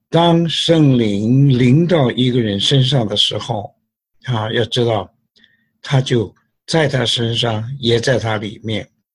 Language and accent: Chinese; China; 好像 我们中国人呢，在古代呀，哈，那个皇帝他要封什么人